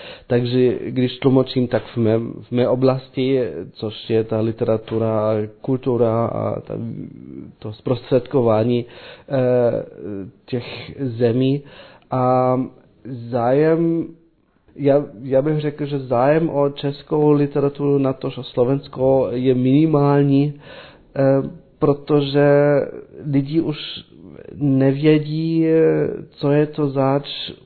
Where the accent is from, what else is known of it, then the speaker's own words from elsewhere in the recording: Dresden, Saxony, Germany; Czech is a second language; já jsem vyrostl v Drážďanech